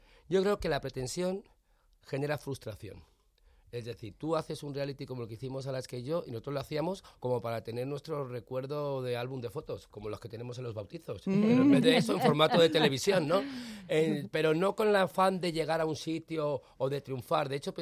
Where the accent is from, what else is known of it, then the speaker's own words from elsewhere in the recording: Madrid, Community of Madrid, Spain; yo soy madrileño de pro, nací en Madrid y moriré en Madrid.